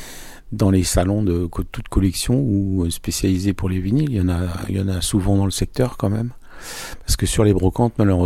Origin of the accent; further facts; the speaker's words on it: Normandy, France; j'ai passé 2 ans à Caen en tant qu'étudiant, où j'ai découvert la grande ville, puisque moi je viens de l'Orne